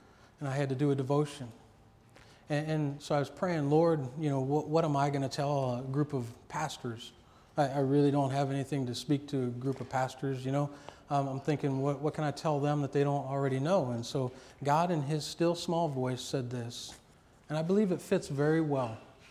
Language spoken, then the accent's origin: English; Ohio, United States; now in Northwest Ohio, United States; I come from Northeast Ohio, and some of the things here in Northwest Ohio are radically different.